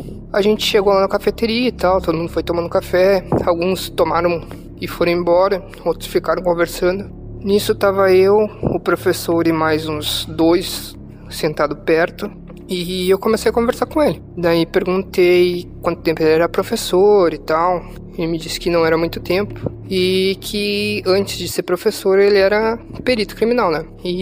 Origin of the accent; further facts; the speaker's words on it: Rio Grande do Sul, Brazil; eu sou do Rio Grande do Sul.